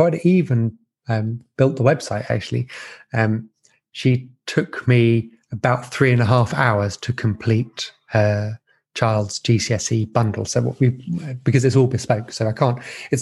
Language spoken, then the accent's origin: English; East of England, United Kingdom; accent: Essex; I'm wondering now whether or not my Essex accent is coming through a lot more than I was expecting it to.